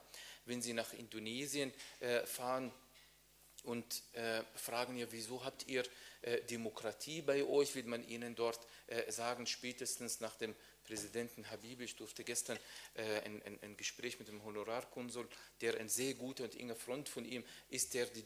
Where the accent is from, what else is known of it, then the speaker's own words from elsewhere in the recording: Vienna, Austria; moved away as an adult; now in Germany; auch in meiner Heimat, auch wenn ich seit 4 Jahren in Deutschland lebe, aber es freut mich besonders, wenn ich einen Grund, einen Anlass oder eine Ausrede habe, hier in Wien sein zu dürfen